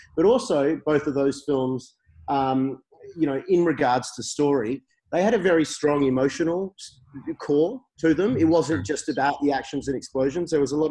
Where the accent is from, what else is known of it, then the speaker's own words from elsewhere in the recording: Western Australia, Australia; I grew up in Western Australia in the 80s when Hounds of Love was set.